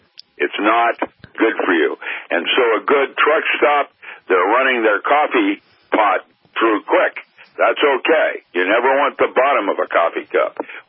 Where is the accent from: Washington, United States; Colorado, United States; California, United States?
Washington, United States; Seattle; I grew up in Seattle, though. Starbucks, you know.